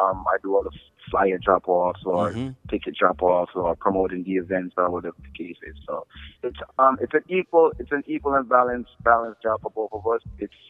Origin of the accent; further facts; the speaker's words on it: New York, United States; we're from New York and we're fairly popular here